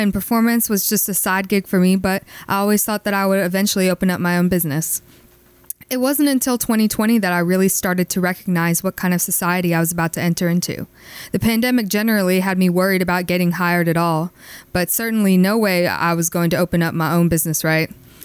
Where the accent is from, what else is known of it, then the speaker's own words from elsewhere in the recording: Norfolk, Virginia, United States; now in Nashville, United States; so I live now in Nashville, Tennessee, but I'm originally from Norfolk, Virginia. For college, I moved to Blacksburg, Virginia